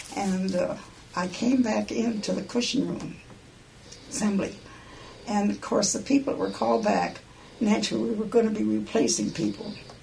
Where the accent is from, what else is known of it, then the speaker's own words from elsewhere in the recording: Toronto, Ontario, Canada; born there; moved away; So when I became a citizen in this country, I was born in Toronto, Canada